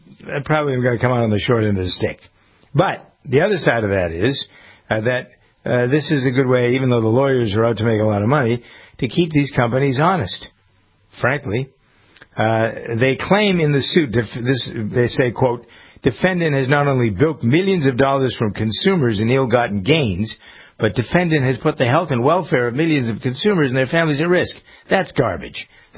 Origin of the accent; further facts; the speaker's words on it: New England, United States; accent: New England; There's the Brita, here I am, my New England accent